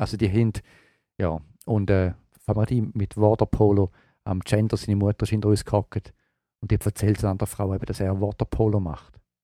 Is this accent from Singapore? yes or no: no; Switzerland; Weißt du, ich bin in der Schweiz aufgewachsen.